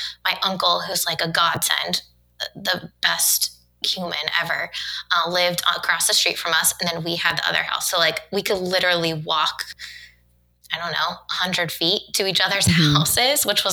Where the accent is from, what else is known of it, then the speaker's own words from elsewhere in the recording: Daytona Beach, Florida, United States; So we grew up in Daytona Beach. Yeah, like north, central-ish Florida.